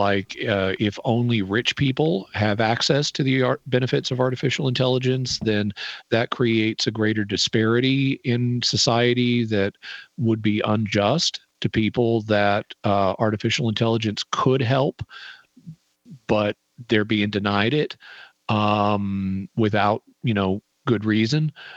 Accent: Fayetteville, Arkansas, United States; I'm not actually from Oceanside. I'm from Fayetteville, Arkansas.

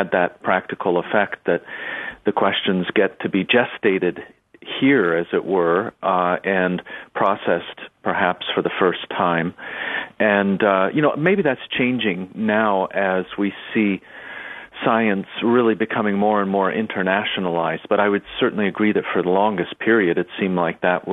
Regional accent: Fall River, Massachusetts, United States; now in Philadelphia, United States; But I am originally from Fall River, from the Diocese of Fall River. I'm incarnated as a priest there.

